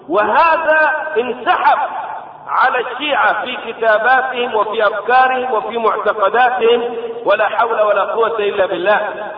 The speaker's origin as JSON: {"language": "Arabic", "country": "Egypt", "said": "في معتقداتنا هنا وفي مناسباتنا ومواسمنا كمصريين"}